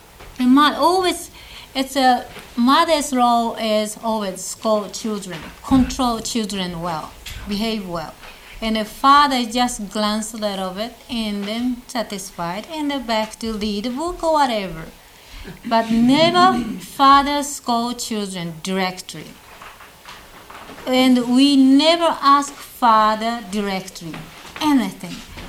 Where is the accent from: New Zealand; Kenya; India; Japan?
Japan; Tokyo; English is a second language; now in United States; And I came from Tokyo, that's area.